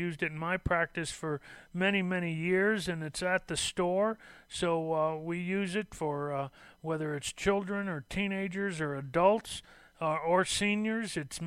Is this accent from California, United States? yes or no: yes; Los Angeles, California, United States; You know, I was raised in Los Angeles, and, you know, as a kid growing up, I was a surfer